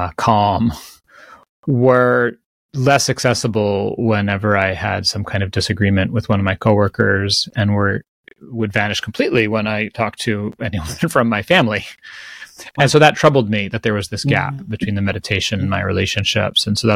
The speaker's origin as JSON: {"language": "English", "region": "New Jersey", "country": "United States", "tie": "born or raised there", "said": "Just very ordinary middle-class, global North American suffering. I grew up in New Jersey"}